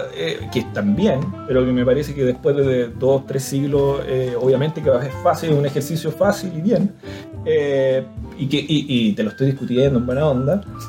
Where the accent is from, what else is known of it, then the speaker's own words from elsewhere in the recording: Chile; Somos chilenos, hemos fundado un español distinto.